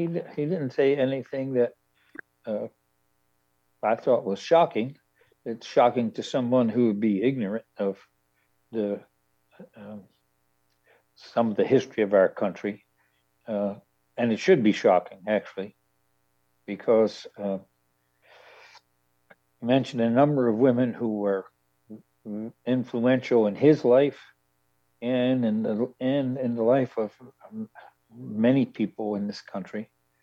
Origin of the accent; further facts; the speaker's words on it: Baltimore, Maryland, United States; I grew up in Baltimore, Maryland. And that's considered being in the South by many people.